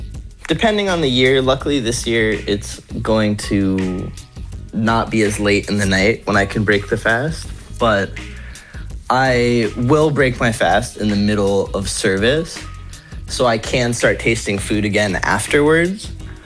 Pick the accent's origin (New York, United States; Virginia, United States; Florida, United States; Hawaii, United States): Virginia, United States; that sense of community that I had growing up in Virginia with my family and with the mosques and everything.